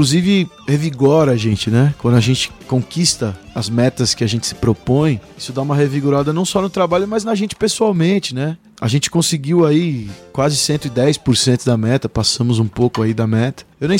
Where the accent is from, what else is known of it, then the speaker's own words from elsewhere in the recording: Rio de Janeiro, Brazil; a gente sai do Rio de Janeiro, que é a minha cidade natal